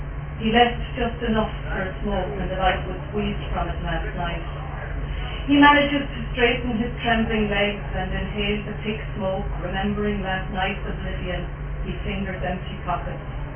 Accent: Ireland; first language Irish; English is a second language; because I write in Irish, because it's my first language, it's because it's how the poetry comes.

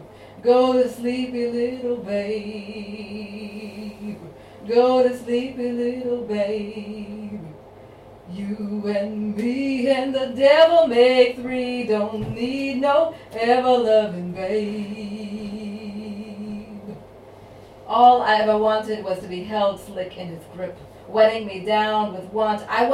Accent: Philadelphia, Pennsylvania, United States; I'm from Philadelphia, which is in Pennsylvania in the US, and Amish country is not that far.

